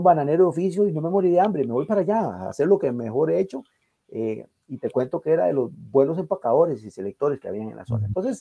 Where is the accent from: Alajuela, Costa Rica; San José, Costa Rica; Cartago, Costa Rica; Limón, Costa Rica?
Limón, Costa Rica; Sixaola; Cuando yo veo la situación de mi pueblo de Sixaola, que Sixaola, yo desde niño no recuerdo que Sixaola, como toda la provincia, pues tenga un desarrollo.